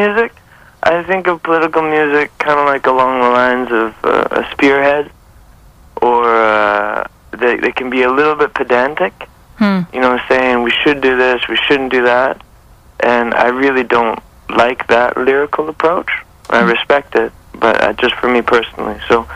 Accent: Canada; also born or lived in Africa; moving back to Canada, even though I was born and I'm Canadian, moving back from Africa was...

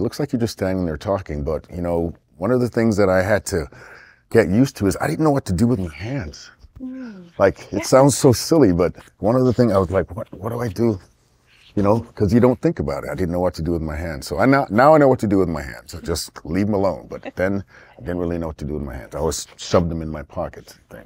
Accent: United Kingdom; accent: British; now in Canada; So then so I learned how to speak like a Canadian with my strong British accent.

